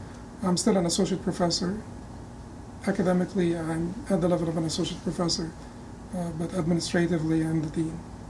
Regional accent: Egypt; English is a second language; moved away as an adult; now in United States; years old, and I came to the United States at age 22. I came from Egypt. I am a physician by trade. I finished my medical schooling in Egypt

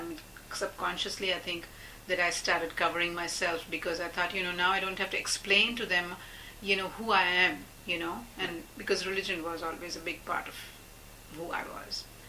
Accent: India; because I grew up as an Indian Muslim, I couldn't really differentiate the two when I was a new Muslim here

